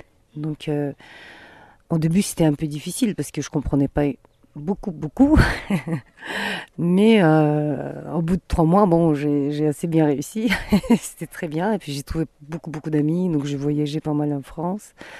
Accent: Ulaanbaatar, Mongolia; je suis native d'Oulan-Bator

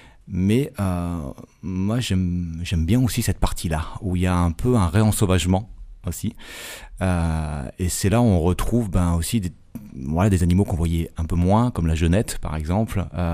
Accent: Provence-Alpes-Côte d'Azur, France; parce que moi, à la base, je viens des Hautes-Alpes. Donc c'est plutôt montagnard

